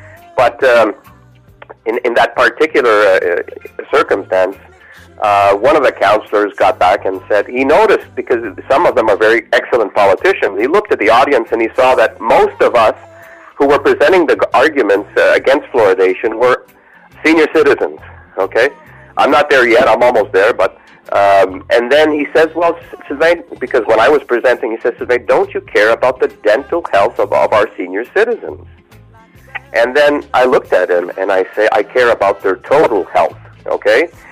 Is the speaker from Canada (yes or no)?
yes; Montreal, Quebec, Canada; born there; as a Canadian, I was born in Montreal. I was made in Halifax. That's where my parents passed their honeymoon. And I'm very proud to be part of this country